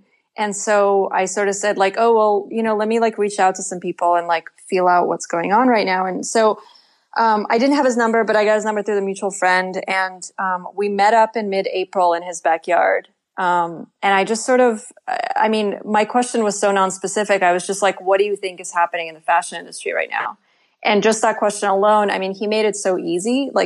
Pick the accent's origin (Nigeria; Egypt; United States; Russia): Russia; English is a second language